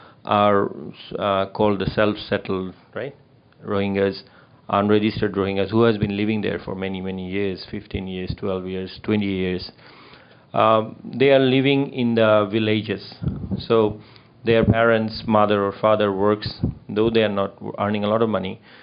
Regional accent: Bangladesh; as we are talking a lot about Bangladesh, and I'm from Bangladesh, I think I should say something

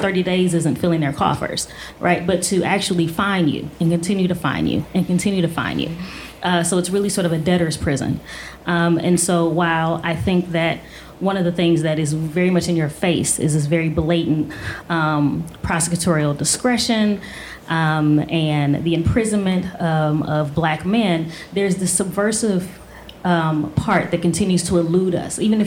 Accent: St. Louis, Missouri, United States; now in New York, United States; Just to give some context, I've been in New York since 2011, but I was born and raised in St. Louis.

